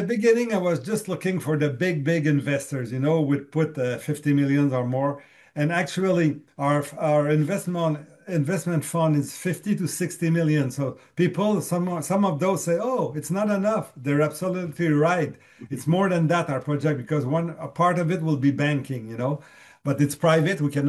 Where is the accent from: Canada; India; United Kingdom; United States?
Canada; I'm Canadian